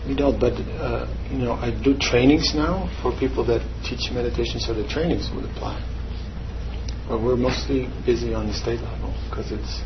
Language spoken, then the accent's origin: English; Netherlands; I grew up in Holland, and there's a place called Harlem in Holland.